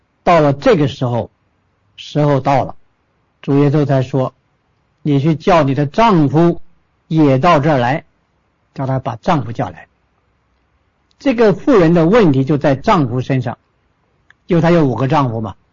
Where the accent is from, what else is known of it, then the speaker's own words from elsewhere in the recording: China; 那么你我中国人都在喝孔孟之道儒家的水，